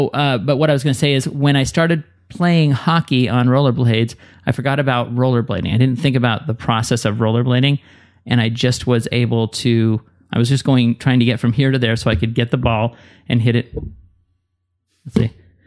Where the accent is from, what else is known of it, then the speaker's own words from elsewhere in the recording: Montana, United States; But to clarify, I grew up in Montana, and we did not have TV until the 90s.